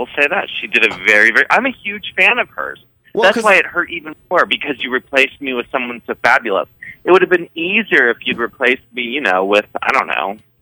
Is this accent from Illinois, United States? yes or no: no; Maryland, United States; accent: Maryland; And well, I'll do it with my Maryland accent.